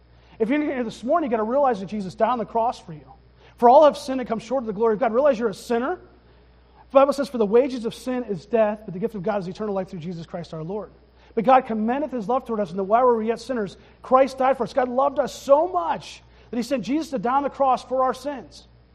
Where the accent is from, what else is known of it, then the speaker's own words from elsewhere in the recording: Altoona, Pennsylvania, United States; I'm calling it pop because I'm from Altoona. That's what we call it there.